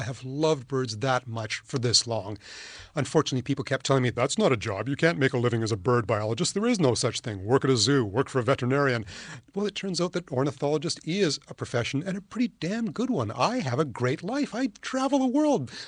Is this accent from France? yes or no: no; Canada; When I was growing up in Canada, my parents said, we're going to keep … English-British tradition alive.